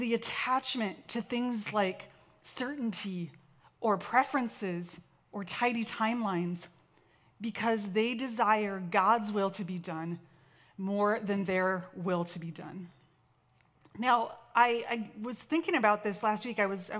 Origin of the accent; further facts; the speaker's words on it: Santa Barbara, California, United States; My brother and I we grew up in Santa Barbara